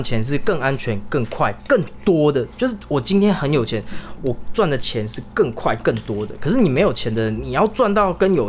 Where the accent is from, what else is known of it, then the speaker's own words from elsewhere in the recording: Taiwan; born there; 所以其实我们生在台湾蛮幸福的啦。